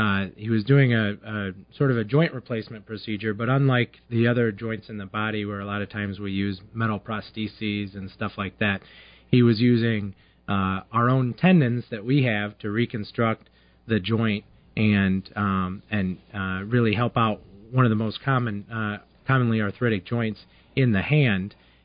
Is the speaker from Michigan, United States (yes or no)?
yes; Grand Ledge, Michigan, United States; now in Holland, United States; I'm a Michigan native. I grew up in Grand Ledge.